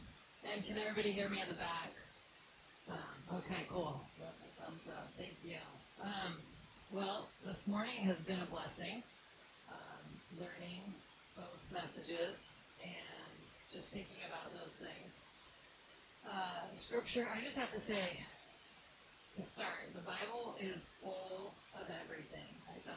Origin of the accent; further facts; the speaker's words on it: Seattle, Washington, United States; From the States, we are a cold, rainy state, but we do get some sunshine.